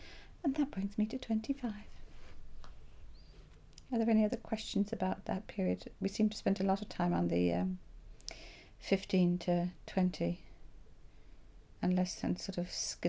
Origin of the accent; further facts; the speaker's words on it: Ireland; But that was the only place I experienced firsthand racism from being Irish.